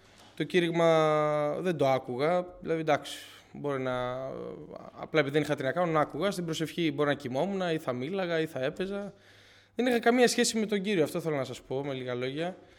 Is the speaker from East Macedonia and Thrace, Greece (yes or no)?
no; Athens, Attica, Greece; Και μεγάλωσα τα παιδικά μου χρόνια, δηλαδή από μικρός, το 2003 γεννήθηκα στην Αθήνα και πήγαινα μαζί με τους γονείς μου Εκκλησία, πήγαιναμε στην Κηφισιά αρχικά, μετά στη Λούτσα.